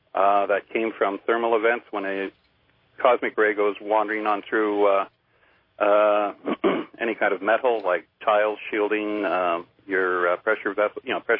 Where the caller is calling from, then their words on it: Calgary, Alberta, Canada; Hey, I'm calling from Calgary.